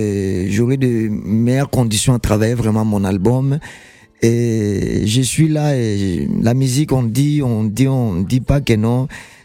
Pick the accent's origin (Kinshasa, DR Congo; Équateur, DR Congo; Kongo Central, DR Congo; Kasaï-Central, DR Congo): Équateur, DR Congo; Équatoriens ont dit toujours Mongo, Mongo. Il y a des Bangwandi, il y a des Mbuza